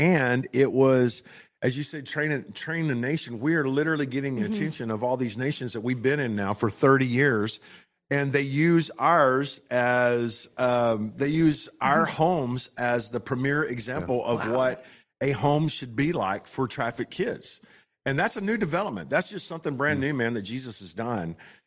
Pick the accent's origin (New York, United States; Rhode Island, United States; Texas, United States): Texas, United States; I'm not a Mexican, I'm a Texan